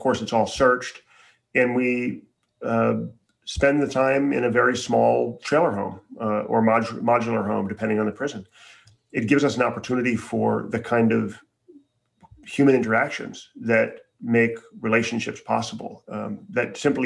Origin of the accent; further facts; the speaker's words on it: Chicago, Illinois, United States; And mind you, I grew up in Chicago for the most part.